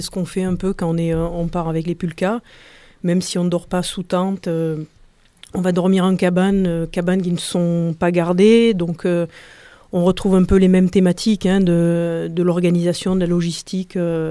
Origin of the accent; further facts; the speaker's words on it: Nîmes, Occitanie, France; Moi, je suis originaire de Nîmes. Plutôt du côté des Cévennes. Certes, c'est une région montagneuse, mais pas tout à fait comme le Vercors.